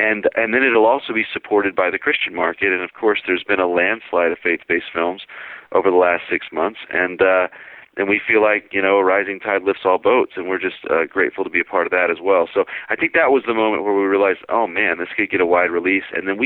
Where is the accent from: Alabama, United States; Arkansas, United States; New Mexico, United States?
Alabama, United States; Also, we filmed the movie in Alabama, which is my home state